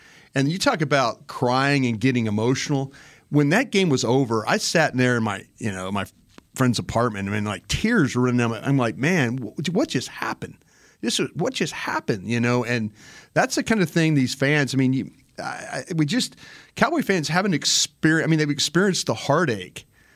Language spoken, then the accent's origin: English; Dallas, Texas, United States; I'm like, man, I'm from Dallas.